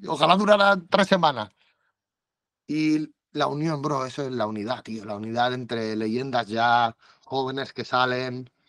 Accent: Canovelles, Catalonia, Spain; El cuarto al lado de Canovellas, que es mi pueblo.

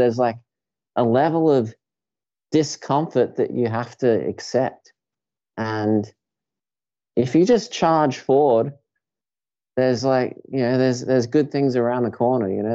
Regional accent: Australia; as you said, being Australian, it's maybe that kind of is culturally, they think that you're not humble or they think you're not down to earth

